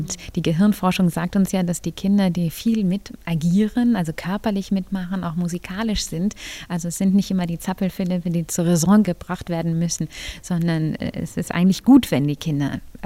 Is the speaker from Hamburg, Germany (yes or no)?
yes; Hamburg, Germany; now in Stuttgart, Germany; weil ich komme ja auch aus Hamburg, da sind die Leute auch wesentlich trockener.